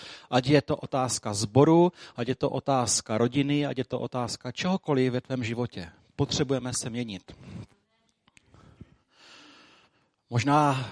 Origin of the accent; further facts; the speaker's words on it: Vyškov, South Moravian Region, Czechia; já jsem rodilý Vyškovák